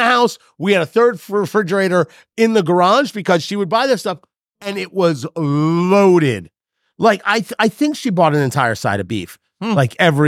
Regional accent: New Jersey, United States; also born or lived in Brooklyn; I was born in Brooklyn and I grew up in Jersey.

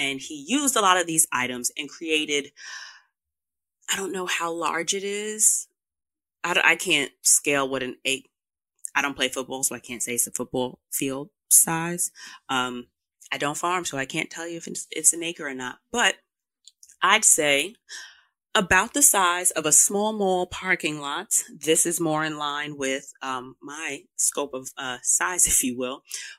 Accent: New York City, New York, United States; I am a New Yorker and I felt like … did the 1-2 for her home region, being a country girl. I'm not a country girl, but I am a city girl.

